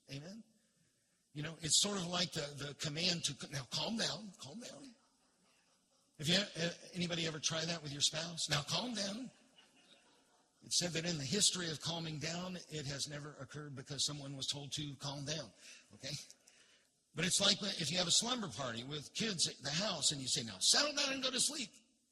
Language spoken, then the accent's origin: English; Florida, United States; Now, I grew up in Central Florida. And when I grew up in Central Florida, there were orange groves everywhere.